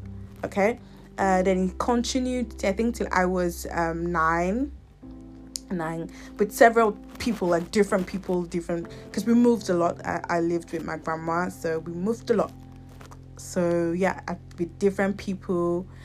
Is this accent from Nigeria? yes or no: yes; Nigeria; Well, I grew up in Nigeria